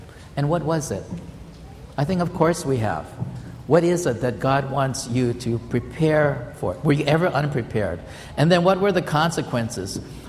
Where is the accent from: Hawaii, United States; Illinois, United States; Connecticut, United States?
Hawaii, United States; You know, I grew up here in Hawaii